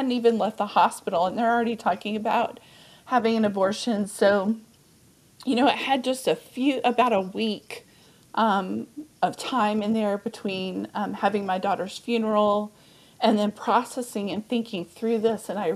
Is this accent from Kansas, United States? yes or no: no; Amarillo, Texas, United States; also born or lived in Dallas; Yeah, I'm from Texas. Okay. And so I was living in, I grew up in Amarillo, Texas, and I had moved away to Dallas.